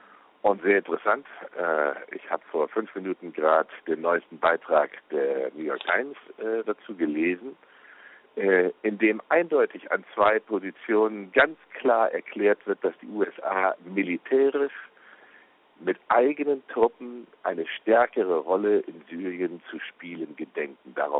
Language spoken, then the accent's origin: German; Germany; Dieses Chaos betrifft übrigens auch mein Heimatland, Deutschland.